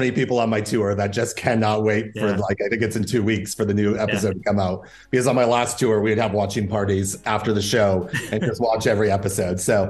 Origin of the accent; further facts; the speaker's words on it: St. Johns, Michigan, United States; I mean, I grew up in St. John's.